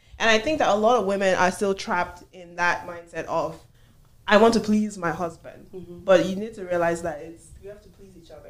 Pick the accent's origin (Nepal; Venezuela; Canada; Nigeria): Nigeria; I grew up in Nigeria, and whether I like it or not, I feel like, oh, I'm like the modern Nigerians.